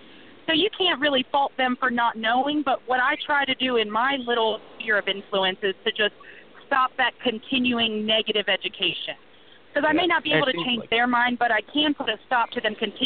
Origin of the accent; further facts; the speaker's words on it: Galveston, Texas, United States; moved away; also born or lived in Baltimore, United States; Well, I grew up down in the Galveston-Houston area, in between around there. I'm actually from Baltimore is where I was born, but my parents relocated when I was real young.